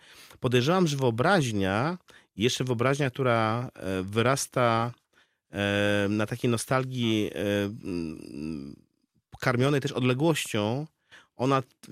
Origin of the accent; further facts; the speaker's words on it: Białystok, Podlaskie Voivodeship, Poland; now in Warsaw, Poland; całe dorosłe życie mieszkam w Warszawie, to zawsze przedstawiam się jako, mówię o sobie, że jestem białostoczaninem mieszkającym w Warszawie i tak już będzie do końca życia.